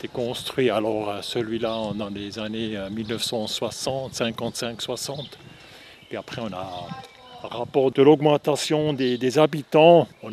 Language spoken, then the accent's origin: French; Bern, Switzerland; ce que j'aime bien de cette région, que j'ai grandi, on est des Suisses allemands